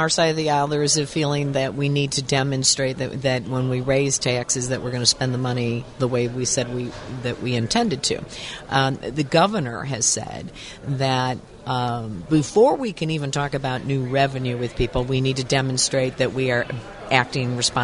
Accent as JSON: {"language": "English", "town": "Chicago", "region": "Illinois", "country": "United States", "tie": "born or raised there", "said": "I'm a West Side Chicago girl."}